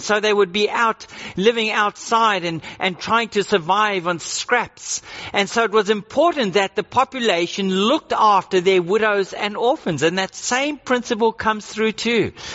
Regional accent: South Africa; accent: South African; now in Australia; And so my accent is still got a South African sound to it. We sometimes eat some foods that are eaten in South Africa that are not popularized in Australia.

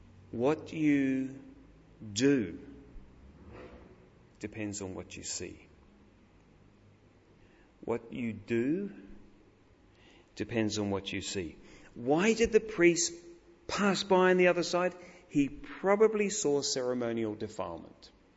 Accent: Australia; I, by virtue of being an Aussie, like you, am often approached to give money to someone. You can't drive, was it like this in Sydney? I live in Melbourne.

